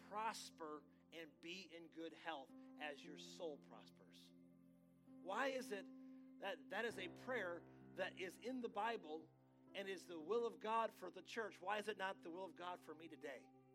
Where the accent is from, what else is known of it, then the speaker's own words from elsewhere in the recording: Michigan, United States; I'm from Michigan, so there's about, a foot of snow on there regularly in the winter.